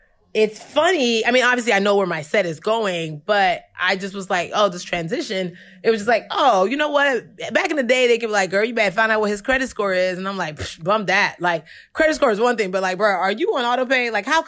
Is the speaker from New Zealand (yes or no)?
no; Nigeria; also born or lived in United States; This is my purview and my perspective being both Nigerian and American.